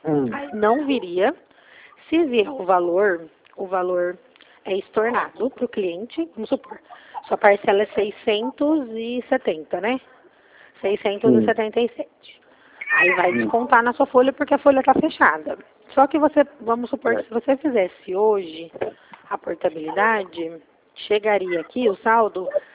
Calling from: Presidente Prudente, São Paulo, Brazil

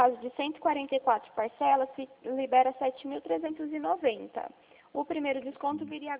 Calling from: São Paulo, Brazil; Eu falo aqui da região de Campinas, eu falo aqui da Central

